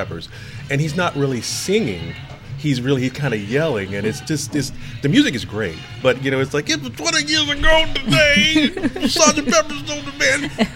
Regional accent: Phoenix, Arizona, United States; Yeah, born and raised in Phoenix. Born and raised. Yeah. Seen all the changes. All the changes.

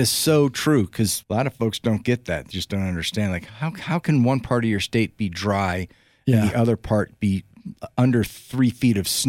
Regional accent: Nevada, United States; And I just say that because I'm from Nevada and this is where I've lived most of my life

